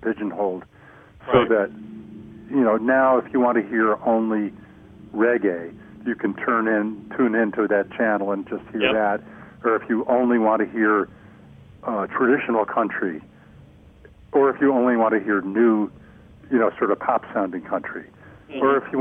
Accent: Elmira, New York, United States; when I grew up in Elmira, New York, we had one pop radio station there that played every kind of music.

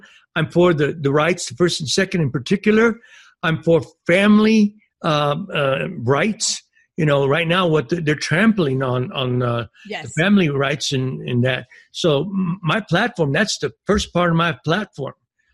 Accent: Trinidad, Colorado, United States; I came from Trinidad, Colorado for 25 years. That's where I was raised, primarily in a Hispanic area.

